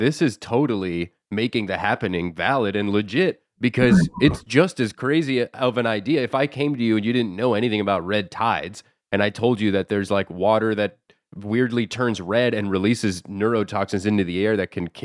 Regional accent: Florida, United States; Yeah. I'm from Florida.

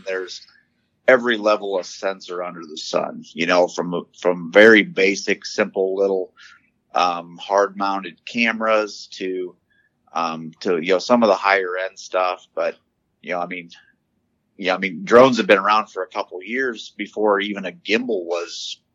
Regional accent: Gibson City, Illinois, United States; Yeah, so I'm from the Gibson City, Illinois area. We're north of Champaign, east of Bloomington.

